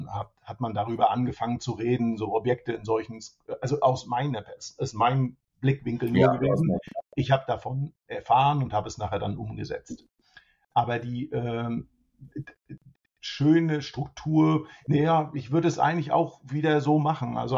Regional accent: Hamburg, Germany; ich bin Hamburger gerne, ne? Hamburg ist gut

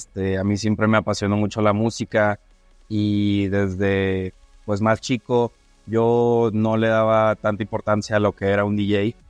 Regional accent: Mexicali, Baja California, Mexico; also born or lived in San Diego, United States; Yo soy de Mexicali, Baja California.

